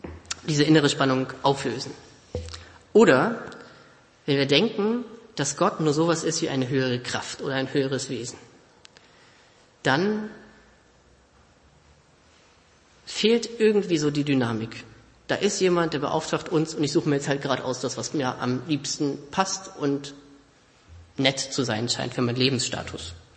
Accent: Germany; Für uns als Deutsche, wir kennen das.

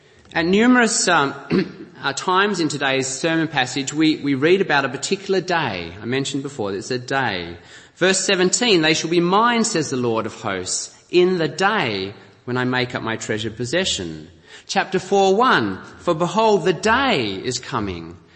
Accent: Australia; I'm from Australia, by the way.

